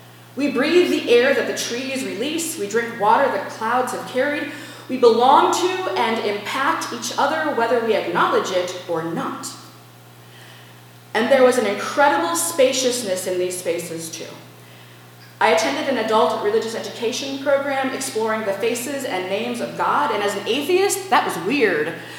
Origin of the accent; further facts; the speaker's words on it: United States; And I grew up in America, and I served in a military that carried a very similar message.